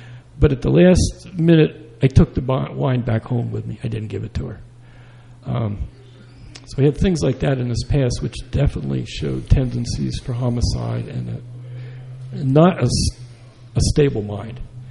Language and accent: English; Kingwood, New Jersey, United States; I am from Kingwood.